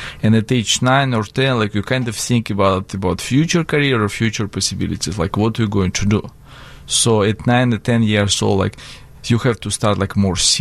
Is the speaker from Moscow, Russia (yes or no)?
yes; Moscow, Russia; In Moscow.